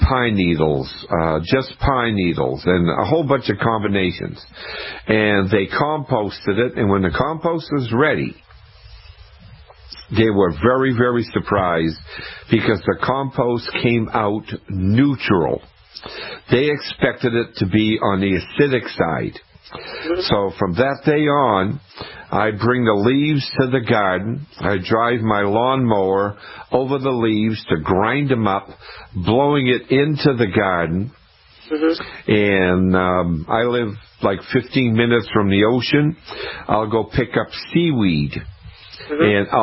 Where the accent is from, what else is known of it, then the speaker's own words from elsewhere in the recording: Scituate, Massachusetts, United States; I grew up in Scituate, Massachusetts, and we lived 5 minutes from the ocean, and my dad and I would go pick up seaweed.